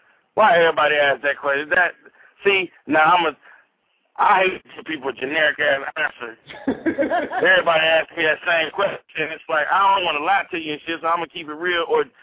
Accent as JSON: {"language": "English", "town": "Detroit", "region": "Michigan", "country": "United States", "lives_now": "Nashville, United States", "said": "So, I mean, I love Detroit. I'm from Detroit, but shit, I'm in Nashville, baby, paying Nashville taxes, walking on these Nashville streets"}